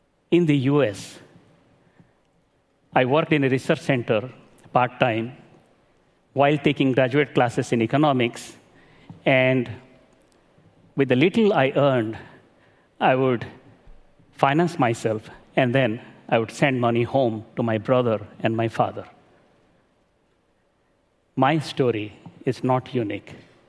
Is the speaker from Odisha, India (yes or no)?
yes; Sindhekala, Odisha, India; now in Washington, D.C., United States; I live in Washington, D.C. But I grew up in Sindhekala, a village in Orissa in India.